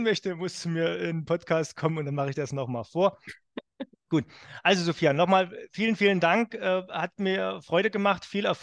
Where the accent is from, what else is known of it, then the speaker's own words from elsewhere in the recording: Saxony, Germany; Ich als Sachse kann ja dann mal neutral nachfragen.